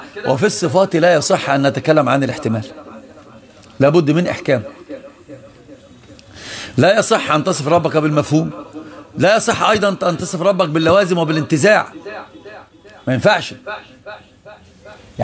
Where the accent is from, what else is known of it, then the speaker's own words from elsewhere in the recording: Alexandria, Alexandria Governorate, Egypt; انا اسكندراني